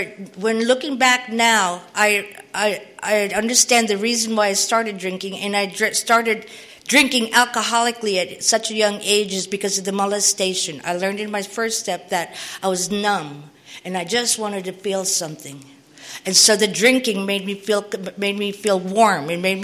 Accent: Philippines; I was born in the Philippines. I was raised there.

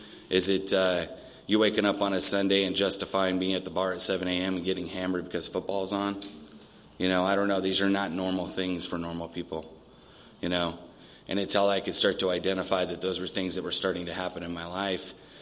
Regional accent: Santee, California, United States; also born or lived in Syracuse; I grew up in Santee, California, if anybody knows where that's at. I spent some time living in New York, upstate, Syracuse.

